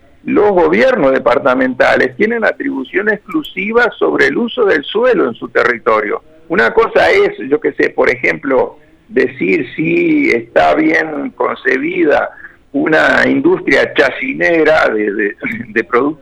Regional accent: Uruguay; porque somos también uruguayos.

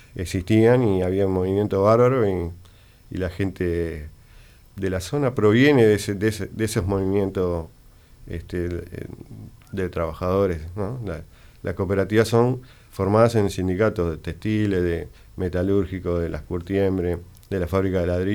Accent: Montevideo, Uruguay; En el municipio F, sí, exactamente.

